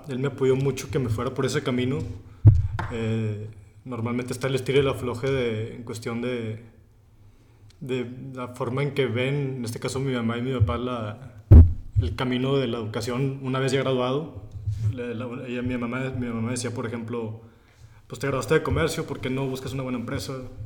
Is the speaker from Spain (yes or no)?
no; Monterrey, Nuevo León, Mexico; tengo 30 años, soy de aquí de Monterrey, Nuevo León.